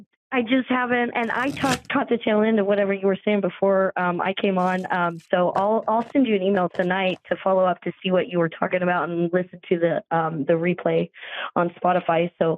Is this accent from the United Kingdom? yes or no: no; Glasgow, Missouri, United States; was where I grew up in Glasgow, Missouri. And where I ended up is in Lexington, Missouri, which was the biggest battle of the Civil War here.